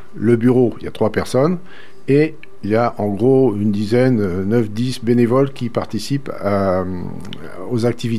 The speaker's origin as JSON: {"language": "French", "region": "Centre-Val de Loire", "country": "France", "said": "Voilà, donc nous venons d'Indre-et-Loire tous les deux"}